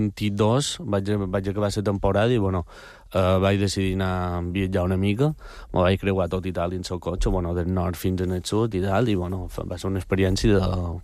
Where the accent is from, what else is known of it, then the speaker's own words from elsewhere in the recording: Balearic Islands, Spain; jo soc mallorquí